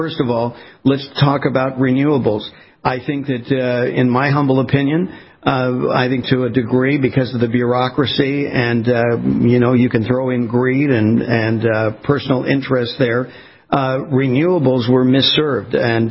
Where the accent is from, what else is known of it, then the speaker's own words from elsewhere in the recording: California, United States; I remember as a kid growing up on the West Coast, and every time we went into the city, into L.A. and that sort of thing for baseball games